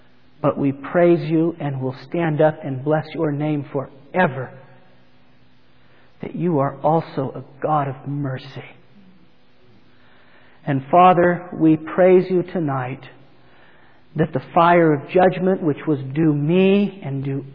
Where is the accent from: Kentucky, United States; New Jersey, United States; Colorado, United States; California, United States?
California, United States; I grew up in the Sacramento Valley, and there was a lot of wheat.